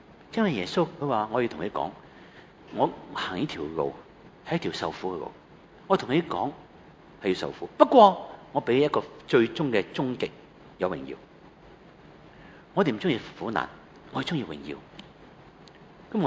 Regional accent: China; 我哋中國人

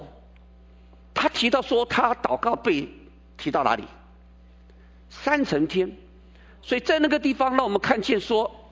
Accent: China; 所以我们中国人常讲我们是龙的传人啊，

